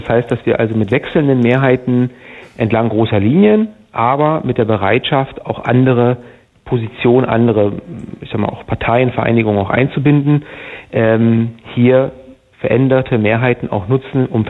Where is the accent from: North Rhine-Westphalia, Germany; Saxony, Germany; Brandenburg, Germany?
Brandenburg, Germany; Bernau; ein Direktmandat erringen konnten in meiner Heimatstadt in Bernau